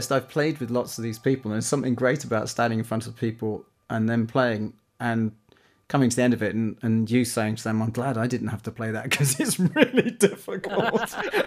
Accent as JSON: {"language": "English", "region": "London", "country": "United Kingdom", "said": "It's just for me as a Londoner and as a musician, everything hubs into that place."}